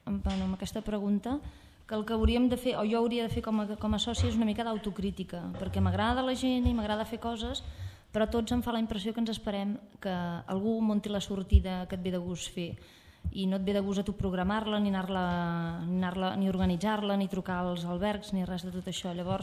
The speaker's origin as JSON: {"language": "Catalan", "town": "Caldes", "region": "Catalonia", "country": "Spain", "lives_now": "Sant Feliu, Spain", "said": "jo sóc de Caldes i em vaig instal·lar, vaig venir a viure aquí a Sant Feliu i no coneixia ningú."}